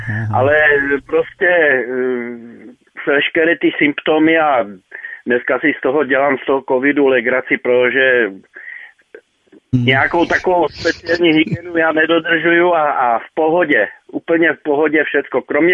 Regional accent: Moravian-Silesian Region, Czechia; já pocházím z Hlučínska.

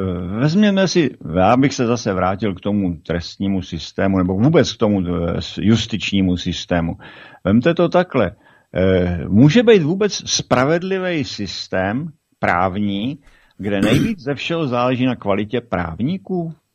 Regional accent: Bohemia, Czechia; No, když on je tam doživotně u nás v Čechách, on je tam neskorumpovatelný obrovskýma penězma

